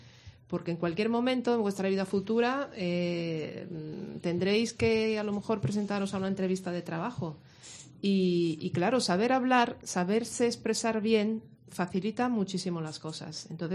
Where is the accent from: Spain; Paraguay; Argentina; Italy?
Italy; Rome, Lazio; Spanish is a second language; sabéis que yo vengo de Italia, de Roma, donde he trabajado muchos años en la enseñanza